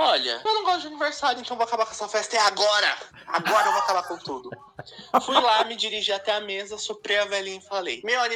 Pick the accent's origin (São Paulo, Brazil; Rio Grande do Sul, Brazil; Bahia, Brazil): São Paulo, Brazil; Eu sou aqui de São Paulo.